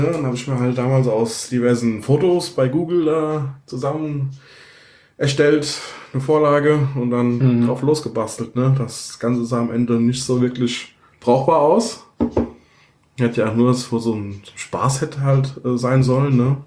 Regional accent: Heidesheim am Rhein, Rhineland-Palatinate, Germany; also born or lived in Mainz; Ja, gebürtig aus der Nähe von Mainz. Aufgewachsen im wunderschönen Heidesheim am Rhein.

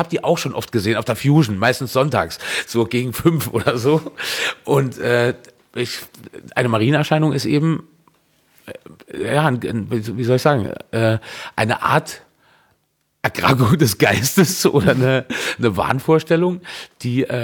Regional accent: Marpingen, Saarland, Germany; born there; In Marpingen, im Nordsaarland. Die Kreisstadt war St. Wendel.

